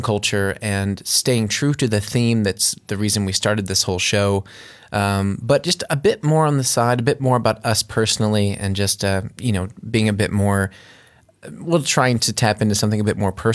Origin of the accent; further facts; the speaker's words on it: United States; how Mo experienced these things growing up in Germany and how I experienced them in America